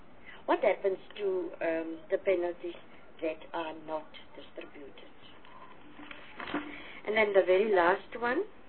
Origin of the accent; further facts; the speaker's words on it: Northern Cape, South Africa; I'm from the Northern Cape, that's why I'm asking.